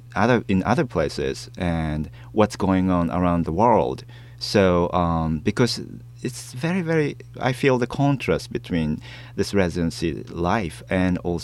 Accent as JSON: {"language": "English", "town": "Oakland", "region": "California", "country": "United States", "said": "I'm from Oakland, California. Lots of crimes happening."}